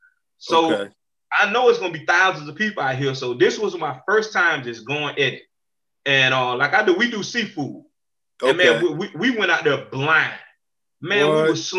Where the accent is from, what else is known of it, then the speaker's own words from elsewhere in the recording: Florida, United States; I'm from Florida. I'm from down bottom. I know you probably heard of West Palm Beach and you know all of that. I'm from Western Palm Beach County. I'm from a place called Muck City.